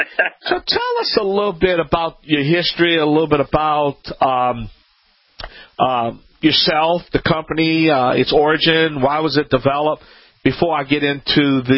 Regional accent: Louisiana, United States; I'm the Cajun man from the Bayou Land.

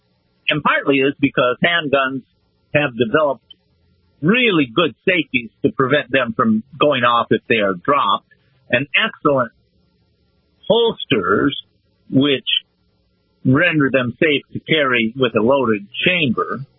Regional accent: Wisconsin, United States; But when I grew up in the Midwest of northern Wisconsin, when people were out hunting, I didn't know of anyone who would hunt with an empty chamber.

